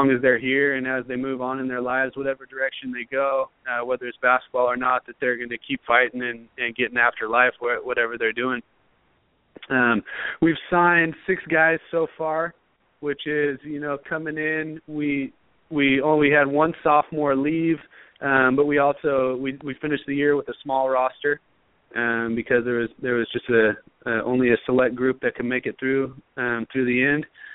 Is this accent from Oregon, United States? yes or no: yes; Reedsport, Oregon, United States; I grew up in Reedsport, Oregon, which is a small coastal town, which is right down the road from southwestern Oregon.